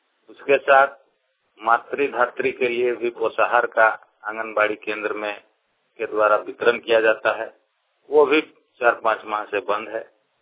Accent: Chando, Jharkhand, India; ग्राम चांदो, प्रखंड पेटवार, जिला बोकारो का निवासी हूँ।

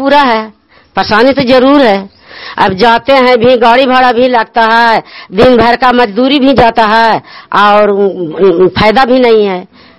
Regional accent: Sakarpura, India; सकरपुरा के रहने वाला हूँ।

